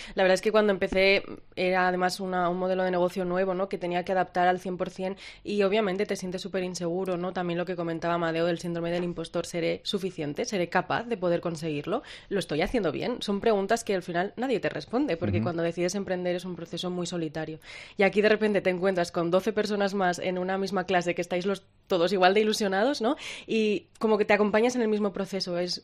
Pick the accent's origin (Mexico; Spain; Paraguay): Spain; Zaragoza, Aragon; now in Barcelona, Spain; Y además yo soy de Zaragoza y de repente llegas a una ciudad nueva